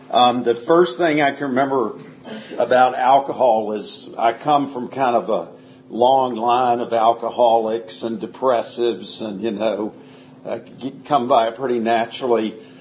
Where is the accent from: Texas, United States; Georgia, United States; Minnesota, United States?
Georgia, United States; Atlanta; also born or lived in Doraville, United States; I was born in Atlanta in 1959, grew up in Doraville, Georgia, although my family, and I'm an only child, we moved a few times, but I basically grew up here in Atlanta.